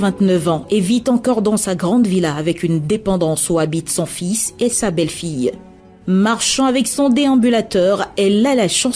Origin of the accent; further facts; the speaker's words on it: Côte d’Ivoire; Chez nous, en Côte d'Ivoire, par exemple, quand on vieillit, on reste toujours en famille avec ses petits-enfants